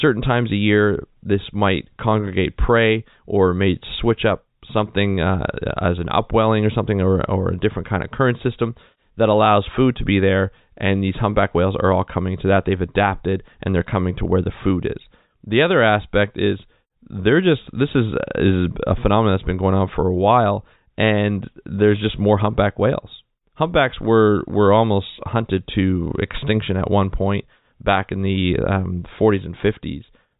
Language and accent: English; Canada; I know I'm a Canadian citizen